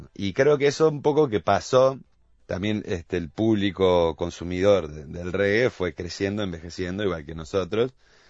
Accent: Solimar, Canelones, Uruguay; acá en Ciudad de la Costa, yo soy de Solimar.

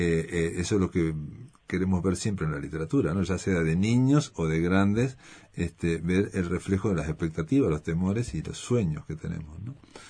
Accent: Fray Bentos, Río Negro, Uruguay; yo soy de Fray Bentos, se nota más que la mirada externa de Montevideo, esa es mi sensación.

